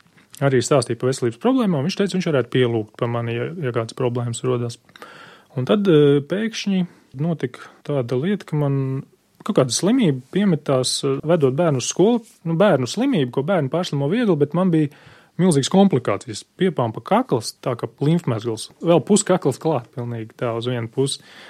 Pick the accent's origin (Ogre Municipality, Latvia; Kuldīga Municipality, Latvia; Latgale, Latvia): Ogre Municipality, Latvia; Ogre; teicu, esmu no Ogres